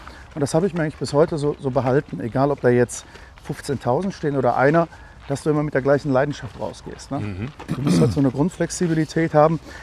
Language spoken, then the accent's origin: German; Leverkusen, North Rhine-Westphalia, Germany; born there; Geboren bin ich in Leverkusen tatsächlich.